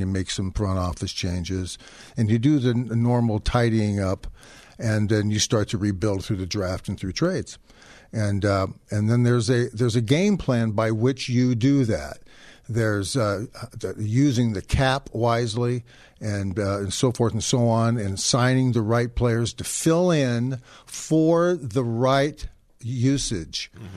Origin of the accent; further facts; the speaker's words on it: Los Angeles, California, United States; Now, we were talking earlier before the break that we're both from Los Angeles